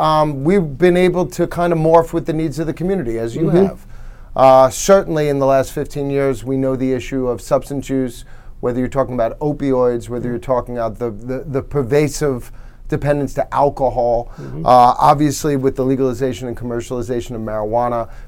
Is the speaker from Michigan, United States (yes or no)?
no; Bellmore, New York, United States; I'm a proud Islander. I'm raised here. I live here. I was raised in Belmore, live in Northport, you know. So I'm an Islander through and through.